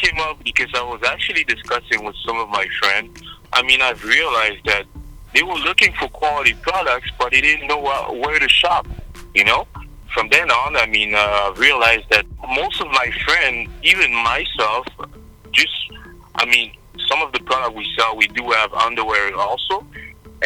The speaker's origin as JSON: {"language": "English", "town": "Montreal", "region": "Quebec", "country": "Canada", "said": "I'm from Montreal, Canada. And yes, we do speak French."}